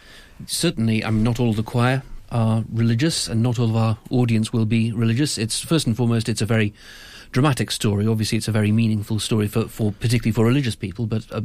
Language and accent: English; Durham, North East England, United Kingdom; accent: northeastern; moved away as an adult; now in Cambridge, United Kingdom; Well, I grew up in Durham, as you can tell from my strong northeastern accent. Came down to Cambridge as a student many, many, many years ago. And stayed on, really.